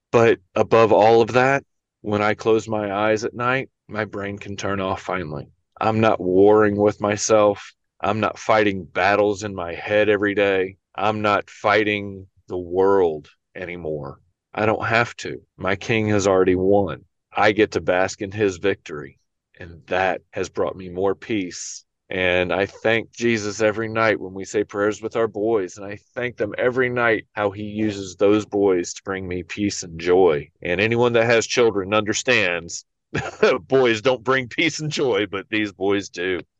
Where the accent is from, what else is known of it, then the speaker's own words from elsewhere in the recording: Texas, United States; I was born and raised in Texas. We have moved to Tennessee about 15 years ago.